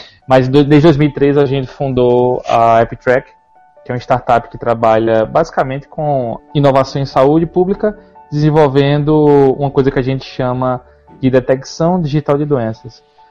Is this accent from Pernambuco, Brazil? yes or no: yes; Caruaru, Pernambuco, Brazil; now in Recife, Brazil; sou de Caruaru, interior de Pernambuco. Tô morando em Recife desde o final de 2009.